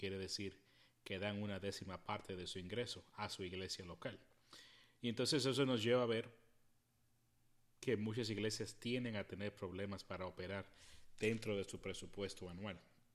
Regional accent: Puerto Rico; en la que yo crecí en Puerto Rico todavía sigue ese calendario

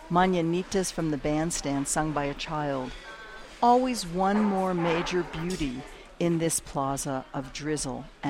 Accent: Pittsburgh, Pennsylvania, United States; now in New Mexico, United States; No, my children were born here and my grandchildren, but I'm always going to be a Pittsburgher, even just the way I talk, I think.

